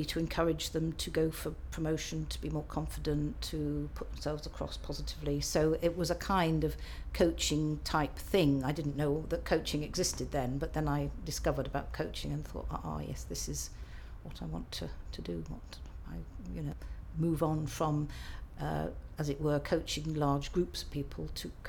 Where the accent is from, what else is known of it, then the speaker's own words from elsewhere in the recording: South West England, United Kingdom; also born or lived in Staffordshire; now in Fenny Bentley, United Kingdom; I was brought up in Devon, so I've sort of moved north because I married somebody from Staffordshire, a man from Staffordshire, and then we lived in Staffordshire for quite a while, and then we moved to Ashbourne when he retired.